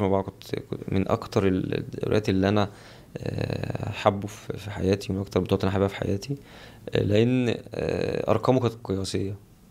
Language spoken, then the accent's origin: Arabic; Egypt; اول سنه كنا اول مصريين نكون موجودين هناك